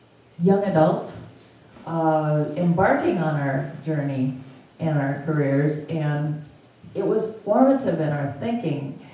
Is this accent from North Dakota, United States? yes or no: yes; North Dakota, United States; So I know there are a few people here from North Dakota or in the village from North Dakota. And I grew up in North Dakota.